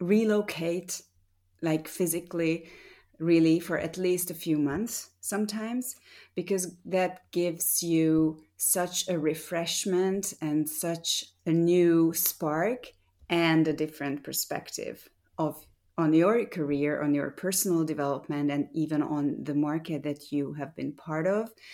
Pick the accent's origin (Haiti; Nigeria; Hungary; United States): Hungary; English is a second language; also born or lived in Budapest; I was born in Budapest in Hungary, and I grew up in the Hungarian countryside during the 80s when there was communism still.